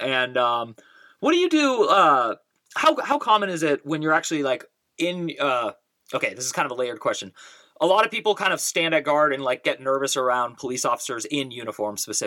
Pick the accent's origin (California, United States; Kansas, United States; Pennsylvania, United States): California, United States; Orinda; I grew up in Arinda next to Berkeley, if that is familiar to you.